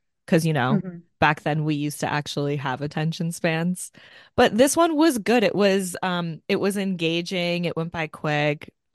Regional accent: Hamilton, Ontario, Canada; Yeah, it's a lot of it was filmed in Hamilton, which is my hometown.

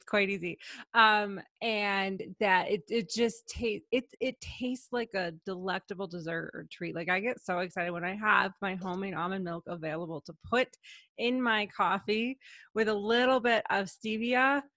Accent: Detroit, Michigan, United States; I still live in Detroit, Michigan, but I'm currently in Colorado Springs for the month of August.

